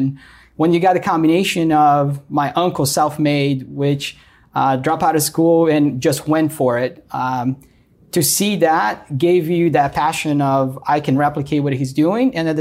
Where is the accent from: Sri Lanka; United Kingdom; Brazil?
Brazil; English is a second language; I was 18 years old, just like any other teenager, living out in Brazil. I was born and raised in Brazil.